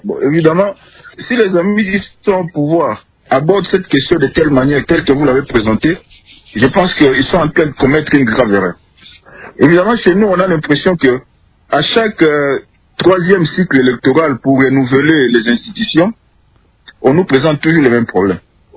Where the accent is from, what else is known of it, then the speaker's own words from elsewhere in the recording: DR Congo; chez nous, en RDC